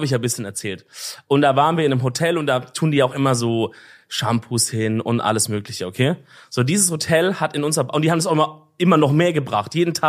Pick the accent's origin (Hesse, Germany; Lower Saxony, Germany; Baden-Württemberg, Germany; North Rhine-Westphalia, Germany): Baden-Württemberg, Germany; Ja, das finde ich als Schwabe auch gut.